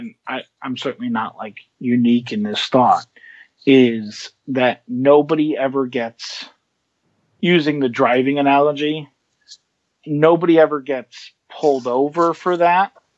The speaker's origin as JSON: {"language": "English", "town": "Portland", "region": "Oregon", "country": "United States", "tie": "born or raised there", "said": "I grew up in Portland, or outside of Portland, and Oregon is one of a limited number of states that has no sales tax."}